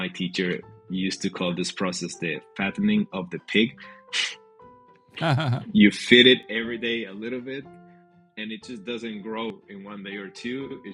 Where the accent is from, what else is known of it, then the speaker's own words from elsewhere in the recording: Spain; now in Houston, United States; I'm based in Houston, Texas. I'm originally from Spain, but Texas has been my home for the past 9 years or so.